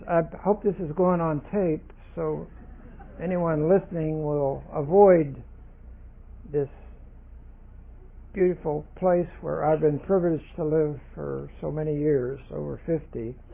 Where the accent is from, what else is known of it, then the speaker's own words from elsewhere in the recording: Colorado, United States; everybody from beautiful Colorado, my home state.